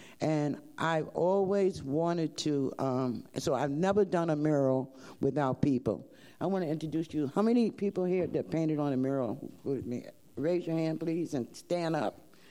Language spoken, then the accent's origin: English; New York City, New York, United States; born there; I was born in Harlem and the teachers were not teaching the children in Harlem or wherever we went.